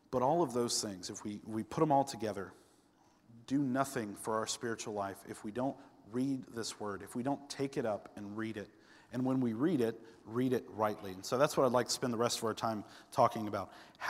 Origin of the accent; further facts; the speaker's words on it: the South, United States; I'm Cajun. I'm not Cajun. Lindsay's Cajun. I'm from the South.